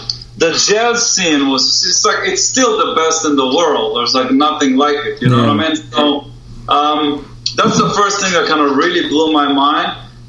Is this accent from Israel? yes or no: yes; Israel; because I was growing up in Israel